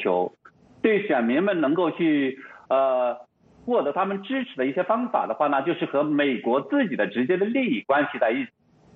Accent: China

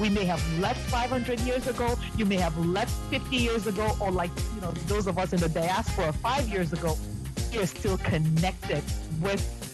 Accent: Douala, Littoral, Cameroon; We were born and raised in Douala when … was born. What does … represent for Cameroon?

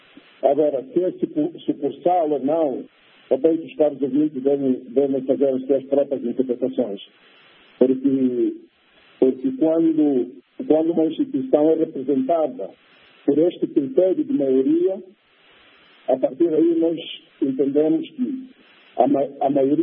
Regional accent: Angola; Aqui em Angola, como angolano

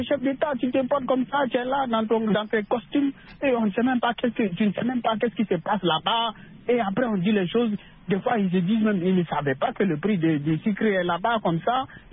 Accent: Burkina Faso; C'est chez moi, je suis burkinabé.

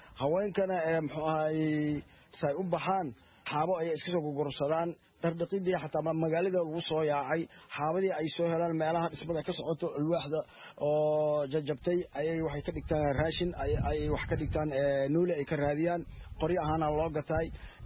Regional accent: Janaale, South West State, Somalia

